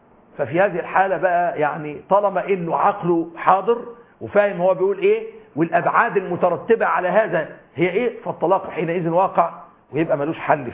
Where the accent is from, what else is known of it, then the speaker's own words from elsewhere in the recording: Egypt; والمثل البلدي عندنا في مصر